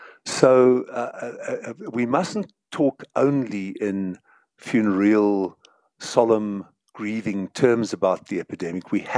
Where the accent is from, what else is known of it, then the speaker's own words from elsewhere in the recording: South Africa; I'm an African. I'm a white African. I'm a South African. I'm 68 years old.